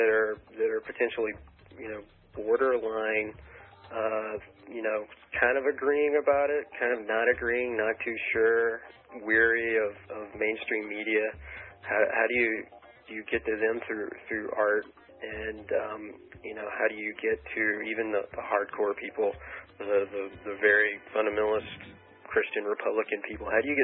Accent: South Carolina, United States; I'm from South Carolina, you go to South Carolina

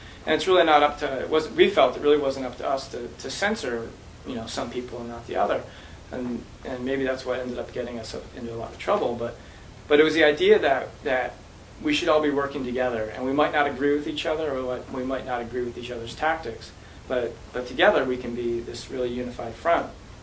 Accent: New England, United States; And I grew up in New England in the suburbs, which is, you know, it's very white and very middle and upper class.

